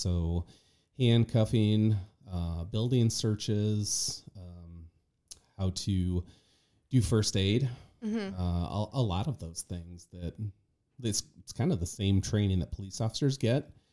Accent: Illinois, United States; I am a Quad City native, so I grew up on the Illinois side.

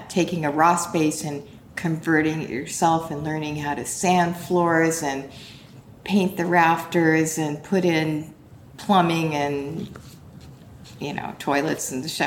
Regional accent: United States; I am Japanese American. I grew up in a completely white community

